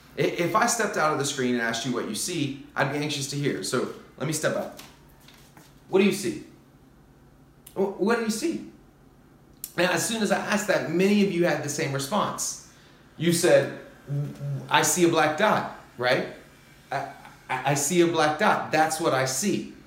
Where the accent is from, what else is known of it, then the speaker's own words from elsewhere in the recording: the South, United States; And I was raised in the South of the U.S., very similar to that.